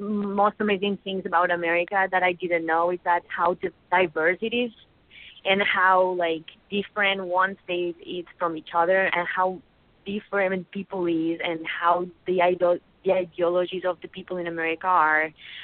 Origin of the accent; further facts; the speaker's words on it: Balearic Islands, Spain; I grew up in Mallorca, which is one of the biggest islands of the Balearic Islands, and then I went to Barcelona to study, you know, graphic design